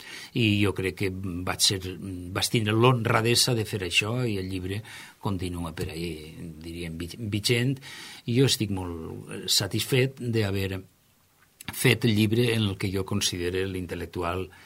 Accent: Meliana, Valencian Community, Spain; jo soc un paio de Meliana que va néixer allí

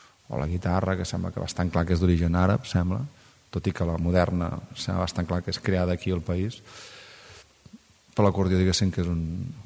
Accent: Sabadell, Catalonia, Spain; born there; a Sabadell, al poble on vaig néixer, al Vallès

